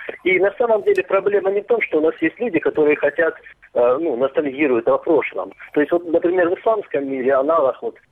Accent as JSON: {"language": "Russian", "region": "Luhansk Oblast", "country": "Ukraine", "said": "вот, я из Луганской области."}